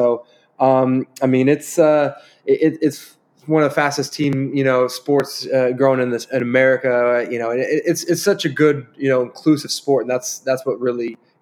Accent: United States; playing rugby and being American and you know, comparable to sort of the USA sports

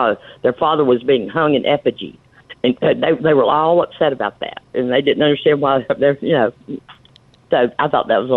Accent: Georgia, United States; born there; I'm in Savannah now, but I'm actually, you know, I was born in Georgia

